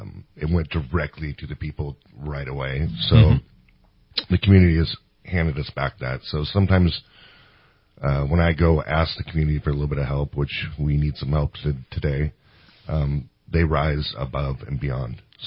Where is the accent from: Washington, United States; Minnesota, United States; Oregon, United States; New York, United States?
Oregon, United States; Portland; It's not my first rodeo. I'm from Portland, Oregon.